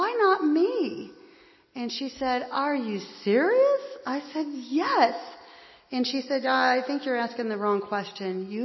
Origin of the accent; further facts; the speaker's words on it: United States; we all had the same belief about God because that's the way that we grew up in the United States.